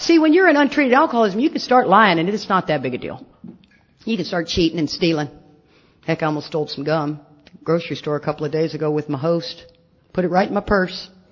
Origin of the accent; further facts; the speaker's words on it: Texas, United States; And I shoot guns because I am from Texas.